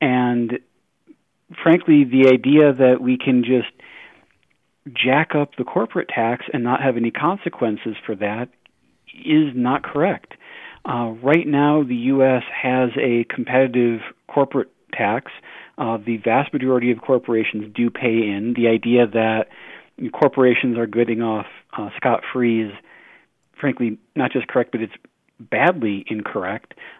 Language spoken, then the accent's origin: English; New York, United States; So I grew up in New York State, the New York State Thruway System.